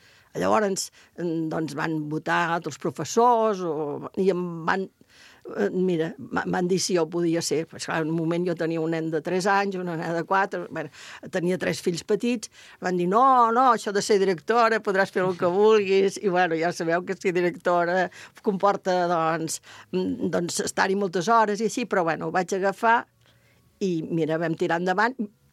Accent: Vilafranca del Penedès, Catalonia, Spain; perquè ja vaig començar de petita aquí a Vilafranca, abans de marxar a Barcelona a estudiar

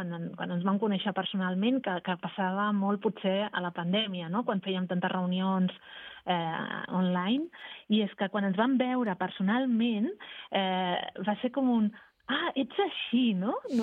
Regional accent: Catalonia, Spain; Sí, jo sóc del Maresme

